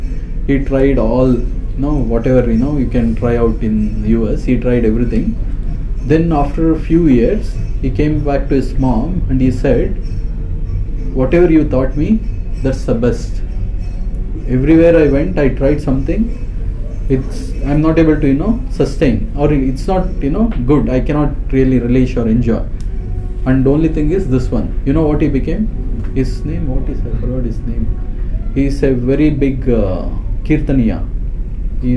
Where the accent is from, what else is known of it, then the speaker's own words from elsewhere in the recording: India; now in India not; they were saying, we are from India, like, you know, we came from India to do master.